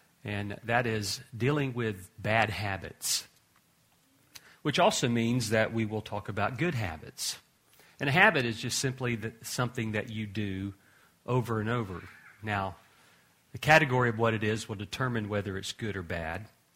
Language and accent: English; the South, United States; I'm from the South. You know, we grew up on sugar water, you know.